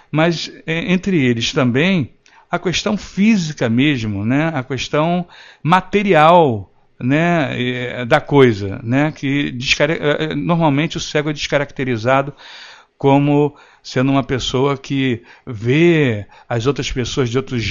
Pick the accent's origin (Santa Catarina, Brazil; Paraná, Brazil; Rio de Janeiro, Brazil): Rio de Janeiro, Brazil; Eu sou carioca, sou aqui do Rio de Janeiro. Possivelmente vocês vão notar pelo sotaque.